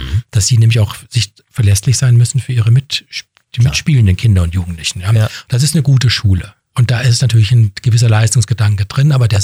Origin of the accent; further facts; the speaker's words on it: Bruchsal, Baden-Württemberg, Germany; born there; Ich bin da geboren worden und wurde verschleppt aufs Land. War noch schlimmer.